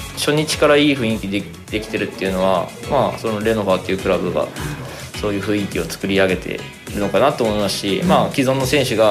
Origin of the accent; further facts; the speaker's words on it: Gunma, Japan; 群馬育ちなんでちょっと似た部分もあるし